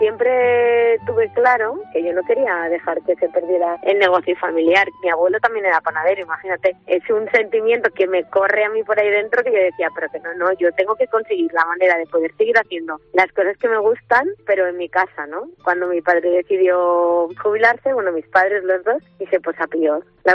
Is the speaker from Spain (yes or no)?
yes; Guadalajara, Castilla-La Mancha, Spain; porque yo soy muy de Guadalajara, ¿eh? De mi tierra, de mi Alcarria, ¿no?